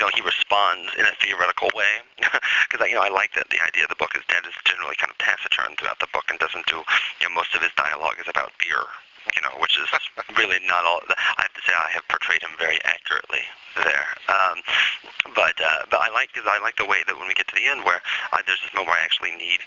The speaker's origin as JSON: {"language": "English", "region": "Midwest", "country": "United States", "said": "because I'm from the Midwest. We don't know what our nationality is. We're just from the Midwest"}